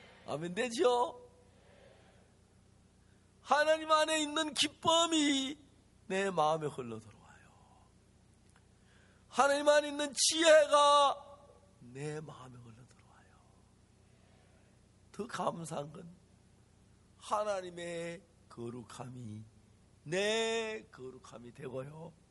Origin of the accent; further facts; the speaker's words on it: Gyeongsang, South Korea; accent: Gyeongsang dialect; 제가 경상도 사투리 쓰듯이